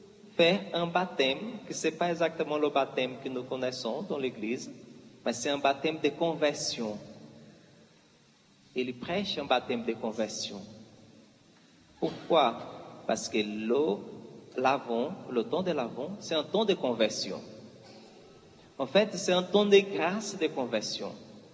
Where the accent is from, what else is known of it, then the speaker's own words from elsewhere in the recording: Brazil; French is a second language; now in France; Je suis brésilien et je suis là depuis un an et demi. Et c'est pour cela que j'ai cette accent